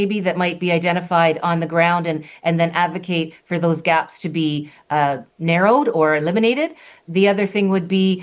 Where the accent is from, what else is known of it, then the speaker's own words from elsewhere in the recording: Canada; we have to be really prepared to fight and to fight in a way that is going to make it clear that we're never going to become anything but Canada